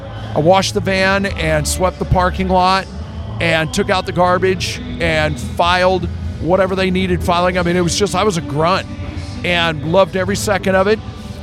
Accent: Duvall, Washington, United States; I grew up here in Seattle. I grew up on a farm in Duval. We've got 80 acres out in Duval. I'm third generation on that.

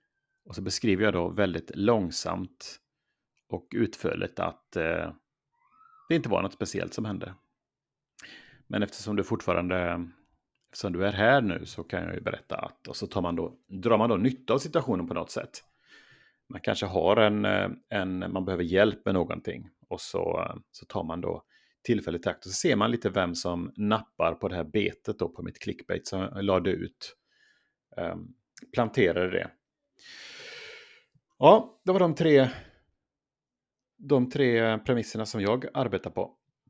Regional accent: Västra Götaland County, Sweden; är alltså någonting som är ganska så känt där jag kommer ifrån. Västergötland.

